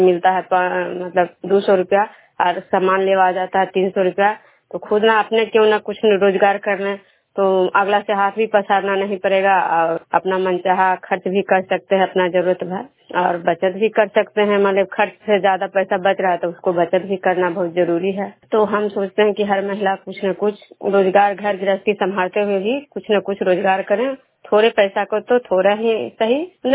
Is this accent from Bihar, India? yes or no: yes; Vishnupur, Bihar, India; मैं विष्णुपुर ग्राम खुदरा पंचायत नालंदा जिला नगरनसा प्रखंड की निवासी हूँ।